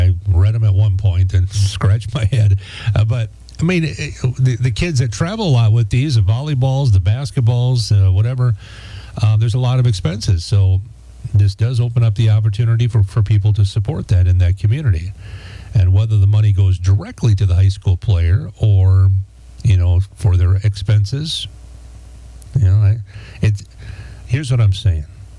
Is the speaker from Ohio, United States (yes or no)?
no; Eau Claire, Wisconsin, United States; I grew up down in the Eau Claire area and lived there all my high school years and stuff.